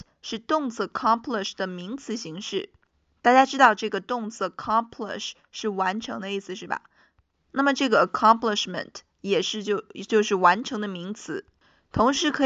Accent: China; 作为中国人，我们光有护照啊，还是不够用的哈

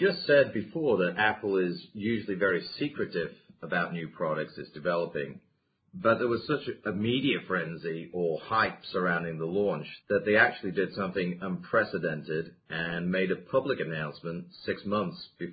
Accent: United Kingdom; Okay. Well, we're British are experts at queuing, yeah?

